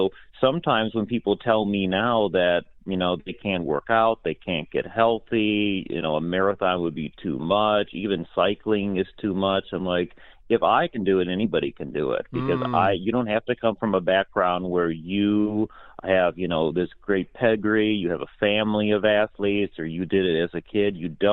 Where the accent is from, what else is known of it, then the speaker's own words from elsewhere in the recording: Kankakee, Illinois, United States; born there; Yes, I was born in Kankakee, Illinois, just south of Chicago, and I am one of 2 siblings.